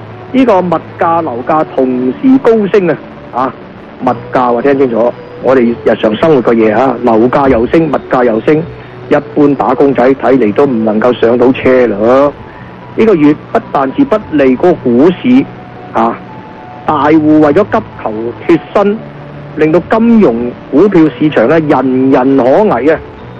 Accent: Guangdong, China; 我们广东人说你做了田鸡的弟弟田氹了

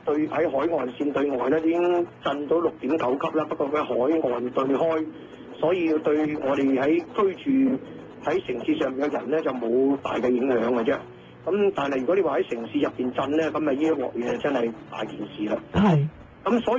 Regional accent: Vietnam; 咁又我諗不如翻越南啦，哎呀，反正我都係越南華僑，翻越南啦。

